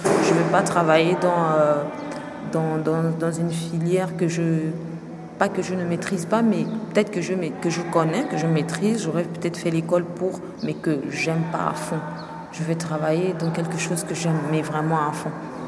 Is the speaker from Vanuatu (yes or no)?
no; Gabon; Je suis de nationalité gabonaise, j'ai 27 ans et demi, et voilà, je viens du Gabon.